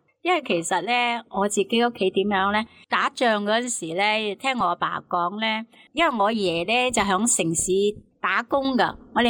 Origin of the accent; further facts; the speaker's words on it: China; 以前咧，我哋中国人咧讲天人合一噶嘛。